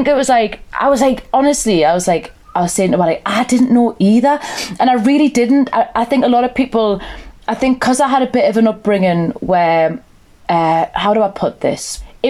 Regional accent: North East England, United Kingdom; accent: Geordie; Known for being quite friendly as a people, Geordies. That's why my accent's quite peculiar.

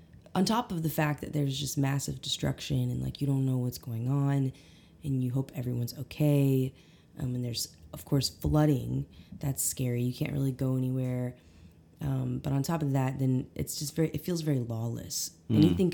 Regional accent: Eureka Springs, Arkansas, United States; Well, I'm originally from Eureka Springs area, okay, which is in the Ozarks

